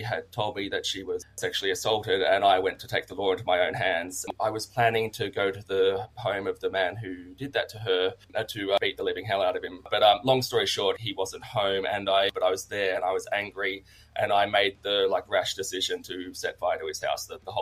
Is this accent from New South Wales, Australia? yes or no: yes; Sydney, New South Wales, Australia; now in Newcastle, Australia; I'm from Sydney, Australia, and I live in Newcastle, as you said, which is, for those of you who don't know Australia very well, it's just a couple hundred kilometres north of Sydney.